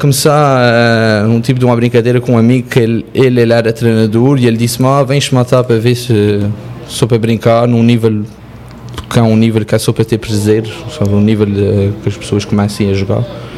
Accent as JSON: {"language": "Portuguese", "town": "Montreal", "region": "Quebec", "country": "Canada", "tie": "born or raised there", "said": "também nasci em Montreal, vivi aqui, cresci aqui"}